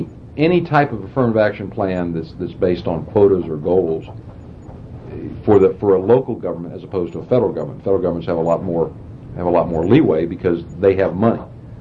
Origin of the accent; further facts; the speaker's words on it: Tampa, Florida, United States; maybe it's provincialism from my hometown, but I don't want to suggest that the City of Tampa Police Department is any different than any other police department in the world